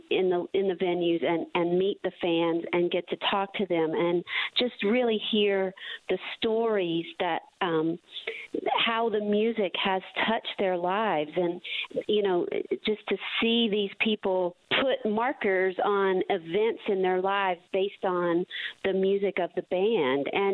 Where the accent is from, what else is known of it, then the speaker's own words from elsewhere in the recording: Tennessee, United States; even me growing up in Tennessee, you're not exposed to it like you are